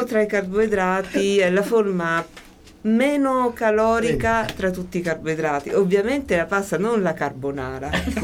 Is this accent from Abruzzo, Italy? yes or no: yes; Abruzzo, Italy; Io, per esempio, sono abruzzese, da noi è all'ordine del giorno.